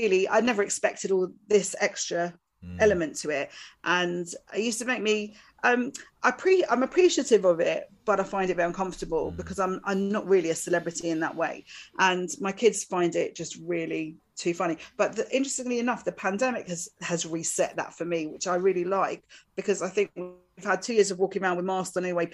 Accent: East of England, United Kingdom; my opening joke is about being from Essex, so I can't really criticise.

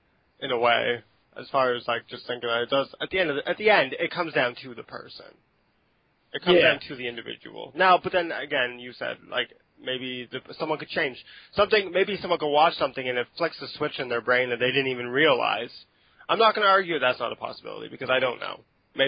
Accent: Canada; I'm Canadian.

